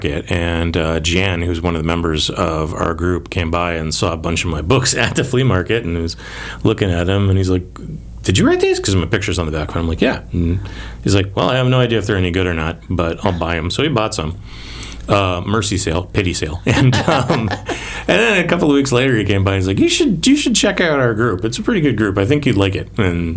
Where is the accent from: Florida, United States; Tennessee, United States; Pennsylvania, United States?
Florida, United States; Cocoa Beach; And so I grew up in Cocoa Beach. Well, I spent a lot of my childhood in Cocoa Beach.